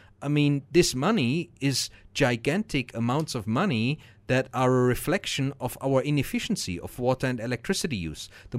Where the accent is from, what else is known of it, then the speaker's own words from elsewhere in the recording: Germany; We grew up with it in Germany.